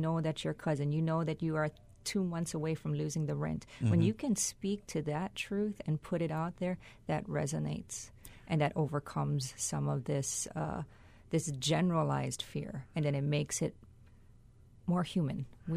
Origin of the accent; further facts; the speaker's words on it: Hawaii, United States; A lot of my work here will talk about growing up in Hawaii, which is not your typical visions of Hawaii.